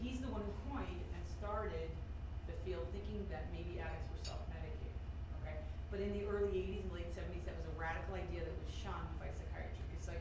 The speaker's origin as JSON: {"language": "English", "town": "Brooklyn", "region": "New York", "country": "United States", "tie": "born or raised there", "said": "professor, I grew up in Brooklyn, New York with Hasids on one side. And my family was Catholic."}